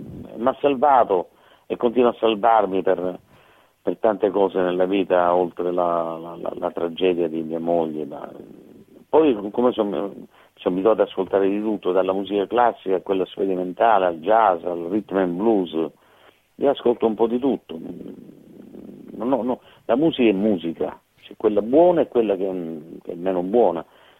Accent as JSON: {"language": "Italian", "town": "Vizzini", "region": "Sicily", "country": "Italy", "tie": "born or raised there", "said": "Quando ero ragazzino, abitavo a Vizzini, parliamo degli anni 60"}